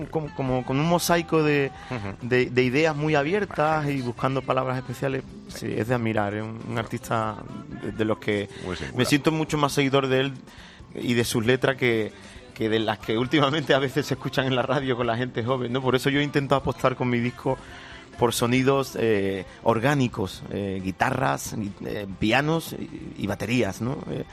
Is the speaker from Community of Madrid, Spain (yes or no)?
no; Andalusia, Spain; yo como andaluz pues siempre me identifiqué con ellos